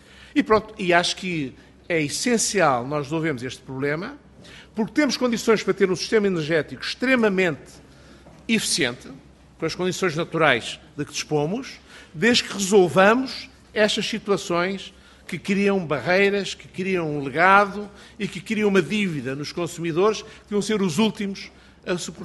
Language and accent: Portuguese; Portugal; enquanto português